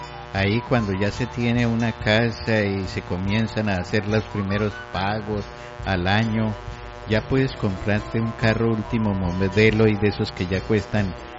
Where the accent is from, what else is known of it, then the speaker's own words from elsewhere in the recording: Colombia; born there; como quizá en la época en que nacimos en Colombia